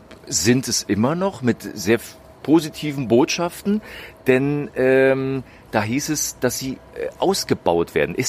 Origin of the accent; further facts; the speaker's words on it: Birkenwerder, Brandenburg, Germany; Ich weiß, ich komme aus Birkenwerder.